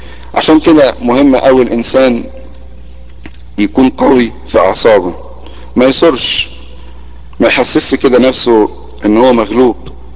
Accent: Egypt; كلكم جايين من مصر، وكلنا خميره حلوه نشأت في مصر

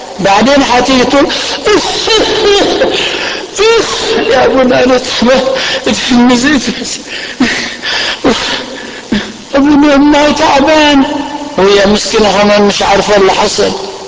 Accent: Egypt; يعرفون ان احنا مصريين

